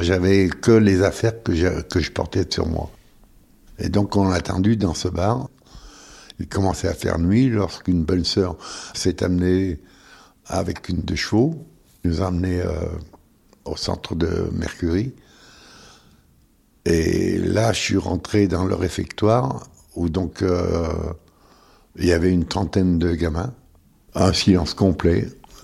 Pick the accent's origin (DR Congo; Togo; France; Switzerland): France; Lyon, Auvergne-Rhône-Alpes; J'ai 81 ans. Je suis né à Lyon pendant la guerre, la Deuxième Guerre, en 43, et on habitait rue Confort, dans une rue de prostituées, dans un meublé de 40 mètres carrés, où on y vivait à 6